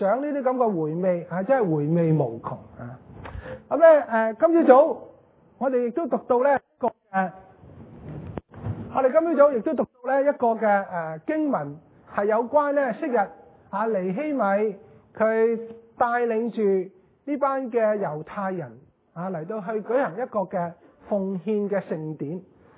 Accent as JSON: {"language": "Chinese", "country": "China", "said": "我们身为中国人当然不少得什么？不少得吃的咯"}